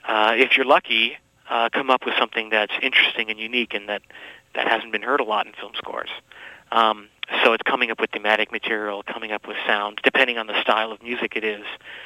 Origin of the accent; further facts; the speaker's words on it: Canada; Well, I grew up in Canada, wanting to be a rock star.